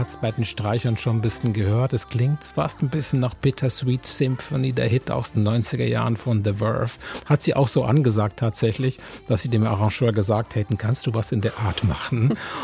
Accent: Switzerland; Ich habe eine Weile gebraucht, vielleicht auch als Schweizer

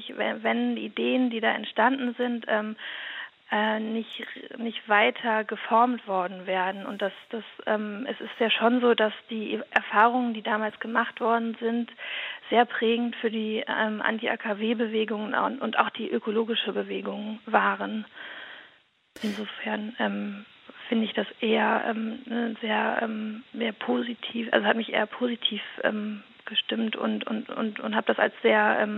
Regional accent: Lower Saxony, Germany; Ich bin im Wendland aufgewachsen und bin aber erst 2 Jahre später, also 82 geboren

